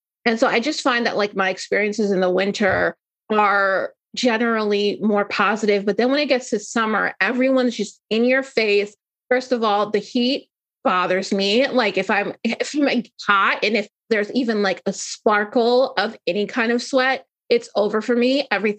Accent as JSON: {"language": "English", "region": "New Jersey", "country": "United States", "said": "I've lived in like 6 or 7 different states. I'm originally from New Jersey, and typically, you know, Northeastern is where I tend to reside."}